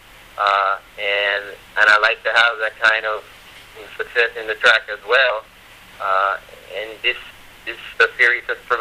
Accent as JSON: {"language": "English", "town": "San Juan", "country": "Puerto Rico", "tie": "born or raised there", "lives_now": "Scarsdale, United States", "said": "From San Juan. I was born in San Juan, Puerto Rico."}